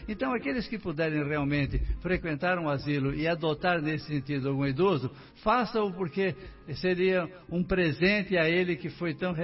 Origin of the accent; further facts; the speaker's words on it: Santos, São Paulo, Brazil; fui criado em Santos até os 15 anos de idade, perdi meu pai aos 15 anos